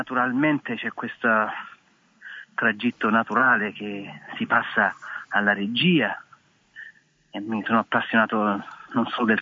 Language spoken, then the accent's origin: Italian; Naples, Campania, Italy; now in New Zealand; Ma io, essendo napoletano, sono già stato istruito nel teatro